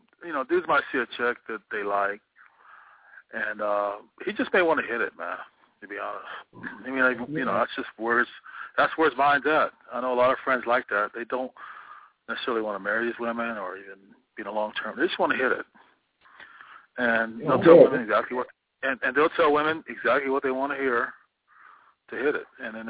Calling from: Milwaukee, Wisconsin, United States; And, you know, I'm calling in from Milwaukee, Wisconsin.

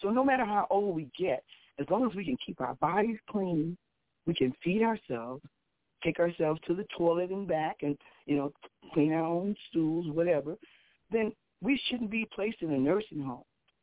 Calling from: Chicago, Illinois, United States; here in Chicago, Illinois, in the South Shore

